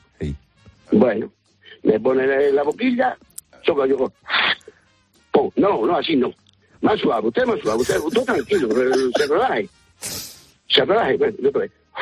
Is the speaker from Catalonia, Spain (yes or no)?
no; Extremadura, Spain; Yo soy de Miada, un pueblo de aquí, de Cáceres